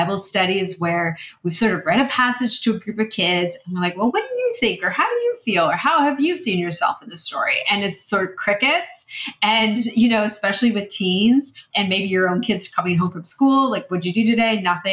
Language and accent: English; Tucson, Arizona, United States; also born or lived in Phoenix; now in New York, United States; I'm a kid far away from home here in New York. I was born and raised in Tucson and Phoenix, and I grew up in the church